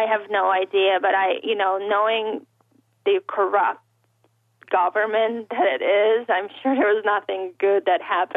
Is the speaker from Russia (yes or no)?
yes; Leningrad, Saint Petersburg, Russia; English is a second language; I'm from Leningrad, USSR. I'd like to stay here.